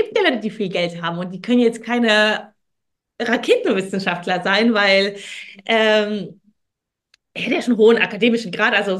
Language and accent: German; Wuppertal, North Rhine-Westphalia, Germany; ich komme aus Wuppertal, muss man dazu sagen, und ich habe in Düsseldorf studiert.